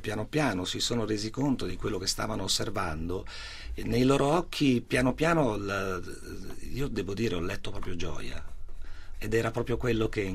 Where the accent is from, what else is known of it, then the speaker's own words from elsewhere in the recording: Genoa, Liguria, Italy; Io sono cresciuto a Genova, frequentavo l'oratorio, frequentavo la chiesa